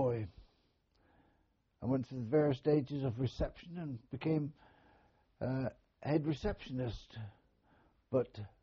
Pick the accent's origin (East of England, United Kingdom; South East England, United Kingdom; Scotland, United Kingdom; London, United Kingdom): East of England, United Kingdom; Wortle; born there; It's a very small village called Wortle, and I understand it's near Diss.